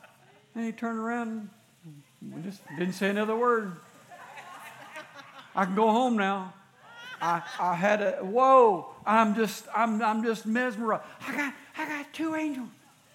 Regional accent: Florida, United States; I'm a pastor. I'm from Florida. I'm starting a new church.

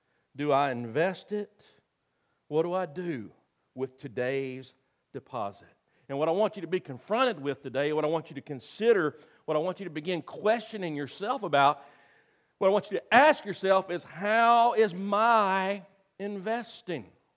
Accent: Brownsville, Tennessee, United States; I remember, I grew up in Brownsville, Tennessee, and you could set your clock by, we had cotton gins.

